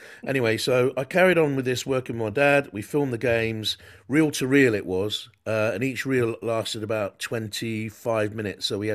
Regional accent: Bristol, South West England, United Kingdom; born or raised there; also born or lived in Cornwall

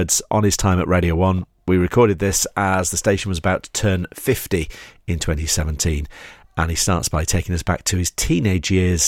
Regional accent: Yorkshire and the Humber, United Kingdom; as I'm from Yorkshire

